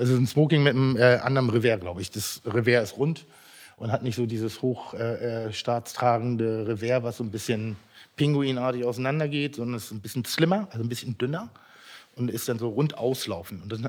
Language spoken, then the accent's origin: German; Pinneberg, Schleswig-Holstein, Germany; also born or lived in Elmshorn; da ich ja eigentlich geborener Pinneberger bin. Andersrum, ich bin geborener Emsorner und in Pinneberg groß geworden.